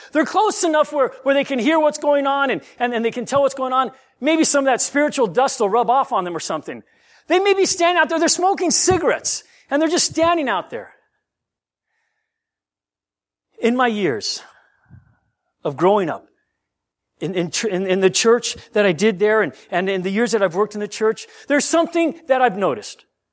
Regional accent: Hinsdale, Illinois, United States; born there; also born or lived in Japan / Guam; I was born in Hinsdale, Illinois.

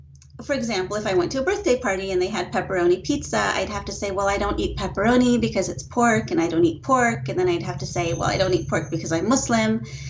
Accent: Long Beach, California, United States; And then I grew up in Long Beach, just south of Los Angeles.

